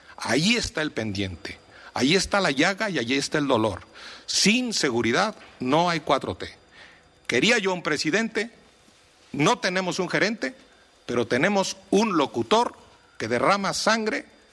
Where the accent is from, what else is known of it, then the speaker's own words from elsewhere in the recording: Mexico; me entristece como mexicano.